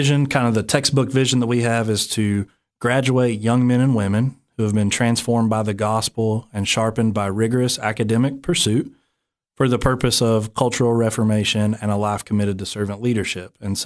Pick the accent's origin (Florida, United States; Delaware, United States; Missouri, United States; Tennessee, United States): Tennessee, United States; accent: hillbilly; also born or lived in Western North Carolina; I grew up, you could probably hear it in my voice, I'm a hillbilly. I grew up in East Tennessee, Western North Carolina, in the Appalachian Mountains